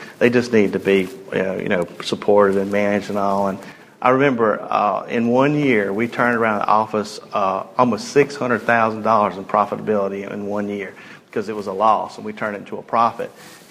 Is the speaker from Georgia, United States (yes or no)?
yes; Folkston, Georgia, United States; Growing up, I grew up in South Georgia on the coast, a little town called Folkestone. It's about 2,000 or 3,000 people live there.